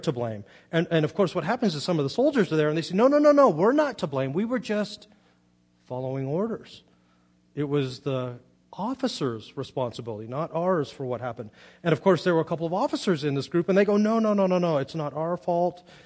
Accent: Monterey, California, United States; Now, I got it because I was from Monterey, and I love surfing, I love the water, I like boats.

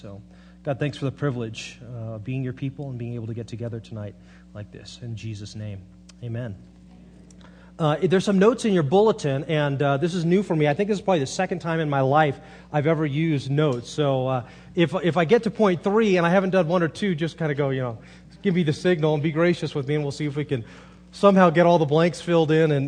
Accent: Monterey, California, United States; I'm from Monterey, and I miss the ocean, and I love boats. I grew up sailing

